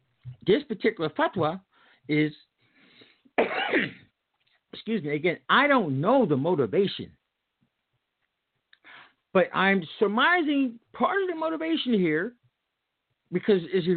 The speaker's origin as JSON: {"language": "English", "town": "Philadelphia", "region": "Pennsylvania", "country": "United States", "tie": "born or raised there", "said": "I'm coming from Philadelphia, grew up in Philadelphia. I'm Philadelphian, you know, it's kind of a tough town."}